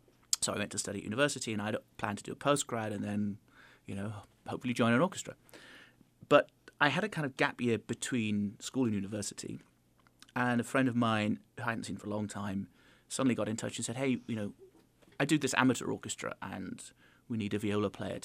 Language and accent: English; England, United Kingdom; now in Scotland; No, I come from England originally, okay. But they kind of let me live in Scotland.